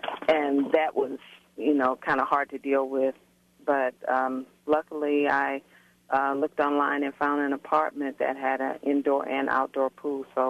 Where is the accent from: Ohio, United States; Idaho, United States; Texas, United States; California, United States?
California, United States; San Francisco; moved away; I started learning how to swim when I was around 10 or 11, and I'm from San Francisco. And we used to go to a recreation center, and we learned how to swim there.